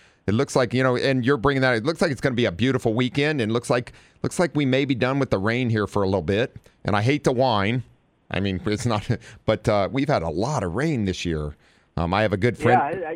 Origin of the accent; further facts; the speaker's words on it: Dayton, Ohio, United States; moved away as an adult; I'm from Dayton, Ohio. That's where I was born and raised and lived until I graduated high school and then took off and joined the United States Navy from there.